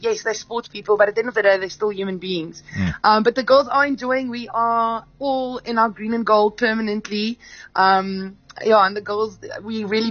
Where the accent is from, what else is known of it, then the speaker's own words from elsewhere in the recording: Pretoria, Gauteng, South Africa; Jy weet, Pretoria is my geboortedorp.